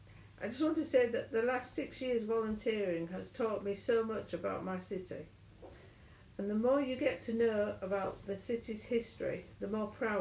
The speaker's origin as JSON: {"language": "English", "town": "Hull", "region": "Yorkshire and the Humber", "country": "United Kingdom", "tie": "born or raised there", "said": "I was born and bred in Hull, left to go to college and do some travelling, and then came back to the city to live probably about 40 years ago."}